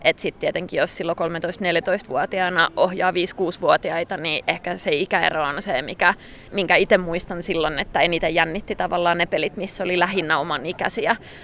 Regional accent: Salo, Southwest Finland, Finland

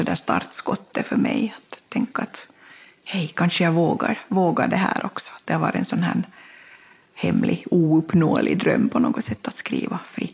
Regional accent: Terjärv, Ostrobothnia, Finland; now in Jakobstad, Finland; Jag är född och uppvuxen i Terjärv.

